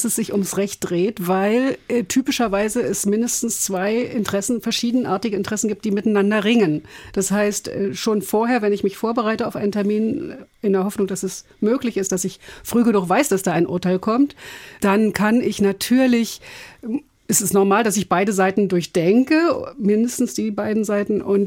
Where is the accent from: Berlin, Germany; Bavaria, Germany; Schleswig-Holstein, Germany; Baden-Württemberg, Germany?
Berlin, Germany; born there; Ich bin gebürtige Berlinerin, genau.